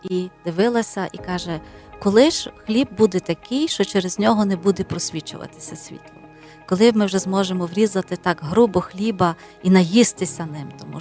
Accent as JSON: {"language": "Ukrainian", "town": "Lviv", "region": "Lviv Oblast", "country": "Ukraine", "tie": "born or raised there", "said": "я виросла в Західній Україні, у Львові"}